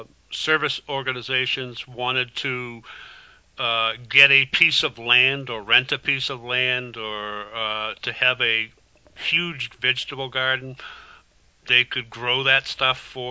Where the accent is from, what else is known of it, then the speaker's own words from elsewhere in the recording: East Gloucester, Massachusetts, United States; because I grew up in East Gloucester.